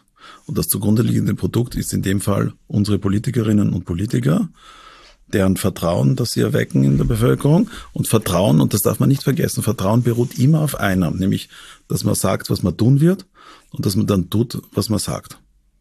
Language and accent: German; Austria; Ich bin Österreicher, ich werde auch wieder in Österreich leben. Ich habe eine Wohnung in Wien und das Haus in der Steiermark gekauft, da bin ich zu Hause.